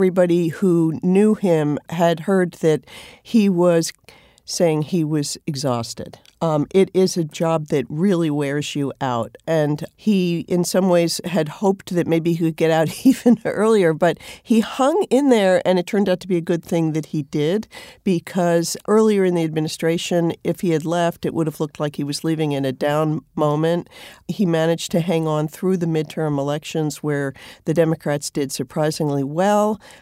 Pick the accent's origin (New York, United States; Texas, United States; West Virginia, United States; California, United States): New York, United States; They are actually the best bagels. As a New Yorker, I feel qualified to say this.